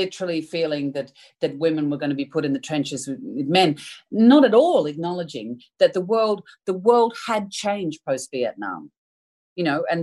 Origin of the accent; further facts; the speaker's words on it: Australia; I mean, I come from Australia.